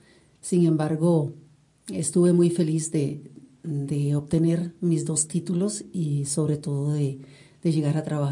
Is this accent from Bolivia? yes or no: no; Aguacaliente, Cartago, Costa Rica; estuve en la escuela de mi pueblo, Aguacaliente, la escuela Juan Vázquez de Coronado. Ahí saqué mi sexto grado.